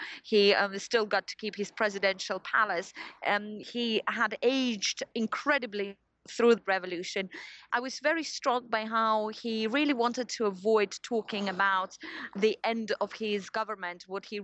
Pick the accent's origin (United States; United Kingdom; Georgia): Georgia; I remember very clearly the winter of 1992, which was the worst winter of any Georgian's life, I think.